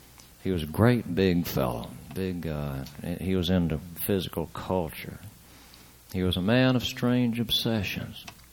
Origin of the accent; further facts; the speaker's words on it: St. Augustine, Florida, United States; I come from St. Augustine.